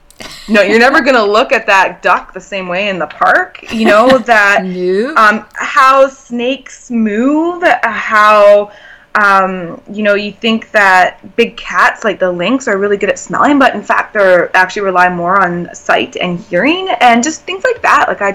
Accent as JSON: {"language": "English", "region": "British Columbia", "country": "Canada", "tie": "born or raised there", "said": "And I think it had a lot to do with growing up on the Haida Gwaii and being surrounded by all that beautiful nature and that environment"}